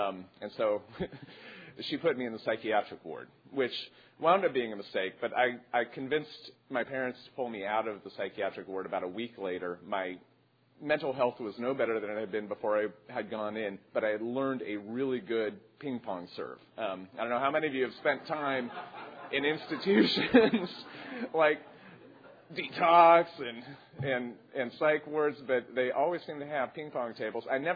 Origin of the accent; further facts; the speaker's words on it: Iowa, United States; I grew up in Iowa. I was socially awkward.